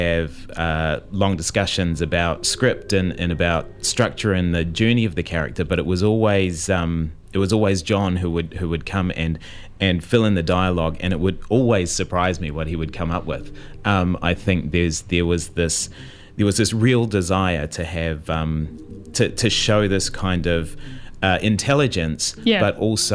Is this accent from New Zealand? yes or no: yes; Manurewa, Auckland, New Zealand; I'm not Tongan myself, but I grew up in Manurewa, went to James Cook High School. So a really, really diverse population, a lot of Māori Pacific Islanders in the community.